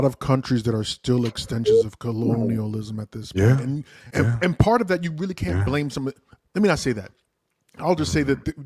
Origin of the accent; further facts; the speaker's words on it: Nigeria; As a Nigerian, I know that there are a lot